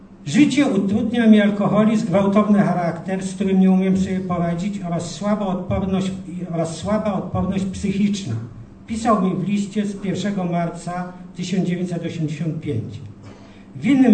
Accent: Bożęcin, Subcarpathian Voivodeship, Poland; born there; bo ja się urodziłem w Bożęcinie.

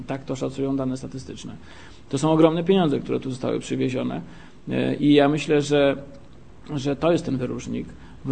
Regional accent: Tarnów, Lesser Poland, Poland; duma z tego, że jestem tarnowianinem

